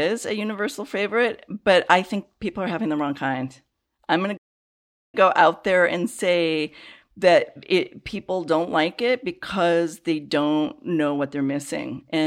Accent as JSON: {"language": "English", "region": "Illinois", "country": "United States", "tie": "born or raised there", "said": "because I grew up in the Chicago area"}